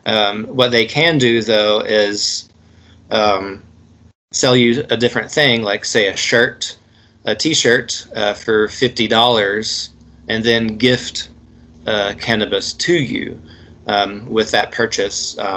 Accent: Tennessee, United States; But my home state of Tennessee

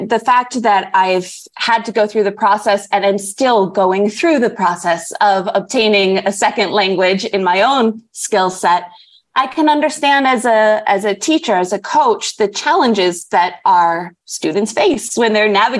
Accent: New York, United States; now in Cuernavaca, Mexico; as you mentioned. Originally, I'm actually from upstate New York, near the border with Canada. But I'm currently living in a city called Cuernavaca in Mexico

